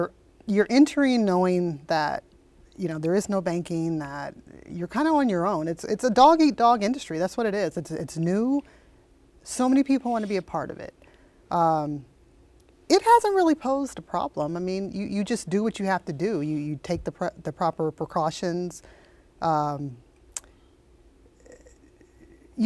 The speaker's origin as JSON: {"language": "English", "town": "Sacramento", "region": "California", "country": "United States", "said": "We have the streets. We're from Sacramento."}